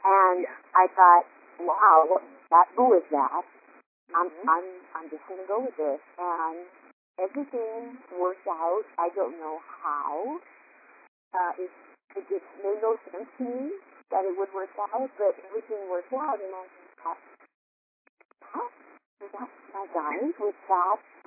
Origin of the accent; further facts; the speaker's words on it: Long Beach, California, United States; I'm from Long Beach, California.